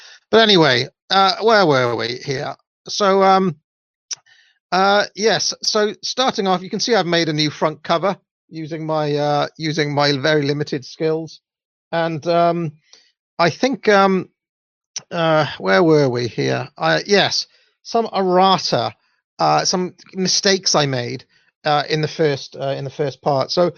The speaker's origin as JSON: {"language": "English", "region": "Wales", "country": "United Kingdom", "accent": "Welsh", "said": "Also, some people claim that in my Welsh accent I say Phil-el, like that."}